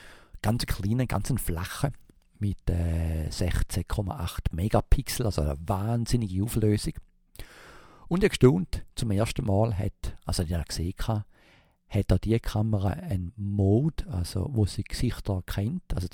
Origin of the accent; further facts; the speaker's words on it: Switzerland; accent: Swiss; ich kann mir vorstellen, dass ich mit meinem Schweizer Akzent ein bisschen Mühe habe